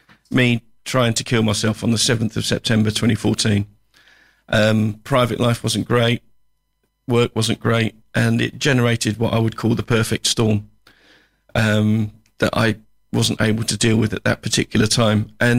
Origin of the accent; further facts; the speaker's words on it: Walworth, London, United Kingdom; I was living in southeast London in Walworth until my mum and dad split up when I was 15.